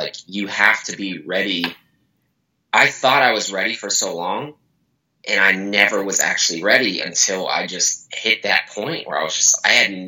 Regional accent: Dayton, Ohio, United States; moved away as an adult; now in Indianapolis, United States; I'm originally from Dayton, Ohio. And I came here trying to get away from everything, came to Indianapolis.

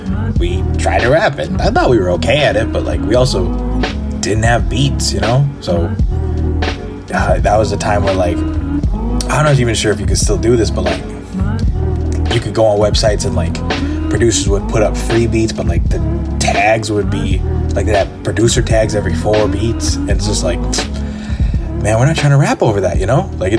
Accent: Edmonton, Alberta, Canada; I'm from Edmonton, Alberta, Canada.

